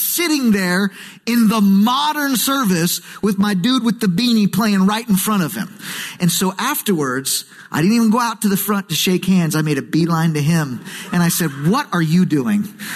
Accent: the South, United States; I'm from the South to say that.

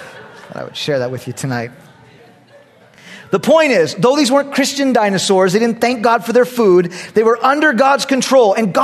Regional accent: California, United States; now in Texas, United States; When I first moved to Texas, my neighbor was an ardent libertarian. And he finds out I'm from California, so he's very nervous right off the bat.

